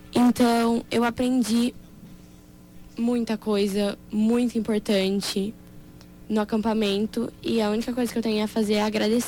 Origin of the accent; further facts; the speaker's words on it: Dourados, Mato Grosso do Sul, Brazil; Eu sou daqui de Dourados.